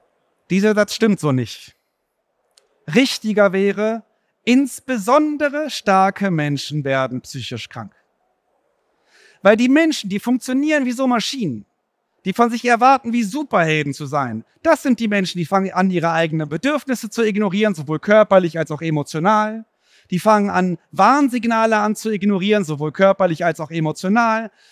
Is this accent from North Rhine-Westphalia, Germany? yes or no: yes; Cologne, North Rhine-Westphalia, Germany; Ich komme aus Köln